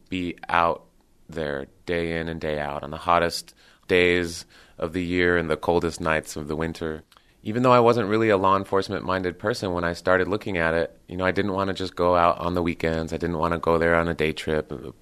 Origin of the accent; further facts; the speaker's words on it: Southwest, United States; So I think it's important to mention that I grew up in the Southwest. My mother was a park ranger.